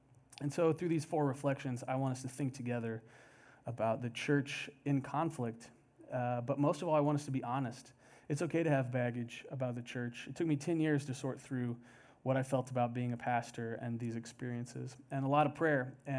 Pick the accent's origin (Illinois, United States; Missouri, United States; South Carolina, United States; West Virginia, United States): Missouri, United States; Kansas City; I grew up in Kansas City, Missouri, as I said, and I grew up going to a church that was later featured in the documentary Jesus Camp.